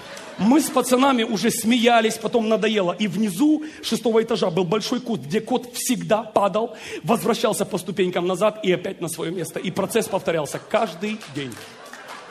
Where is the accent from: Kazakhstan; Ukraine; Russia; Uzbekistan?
Ukraine; Я рос на Украине